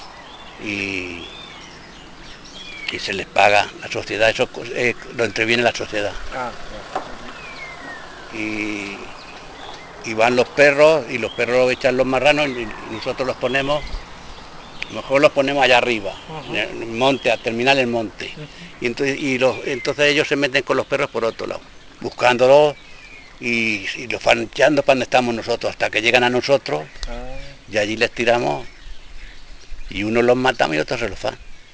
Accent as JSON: {"language": "Spanish", "region": "Community of Madrid", "country": "Spain", "said": "Ah, soy madrileño."}